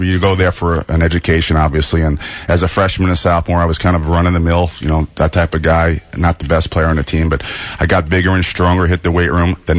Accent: New York, United States; I grew up in New York. My dad was a big Yankee fan, so I was always, you know, going to Yankee Stadium periodically during the summertime.

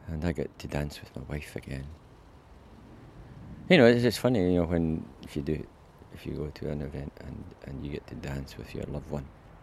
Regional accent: Bathgate, Scotland, United Kingdom; I know I'm from Bathgate. Bathgate's my parish

